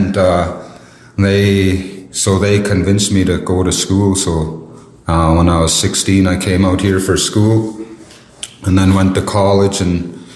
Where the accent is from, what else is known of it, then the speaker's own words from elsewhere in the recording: Old Crow, Yukon, Canada; Old Crow, but the proper name for it is Techik. Techik just means the mouth of the river, because it's right at the mouth of the Crow River, which leads into Crow Flats.